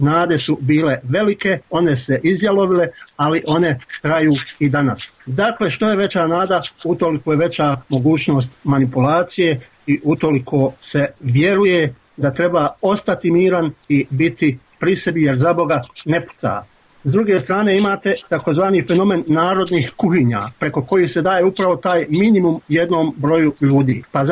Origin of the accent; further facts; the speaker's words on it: Bosnia & Herzegovina; Ali znam da vam govorim kao Bosanac